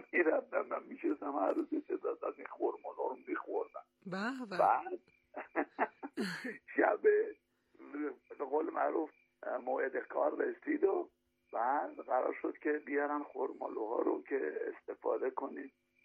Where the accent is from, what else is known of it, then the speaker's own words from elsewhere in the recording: Iran; مردم شریف و عزیز و صمیمی و دوست داشتنی وطنم ایران عزیز